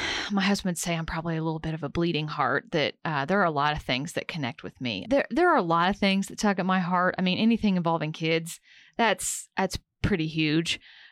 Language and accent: English; Holton, Kansas, United States; I frequently say I'm just a country girl from Kansas. Mm. But growing up, I grew up in Holton, about 30 miles north of Topeka on Highway 75.